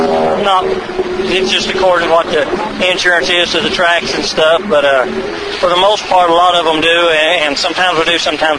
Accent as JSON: {"language": "English", "town": "Newport", "region": "Tennessee", "country": "United States", "said": "Newport, Tennessee."}